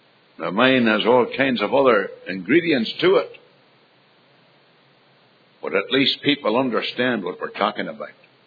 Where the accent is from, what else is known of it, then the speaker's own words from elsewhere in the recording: Venezuela; moved away; People think I'm an Irishman. Well, really? I was born in South America, in the land of Venezuela. My parents were missionaries to that land.